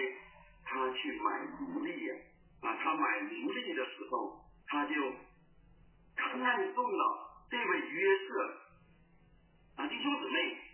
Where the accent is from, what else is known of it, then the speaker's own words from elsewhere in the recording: China; 我们知道我们从中国来那个背景来的啊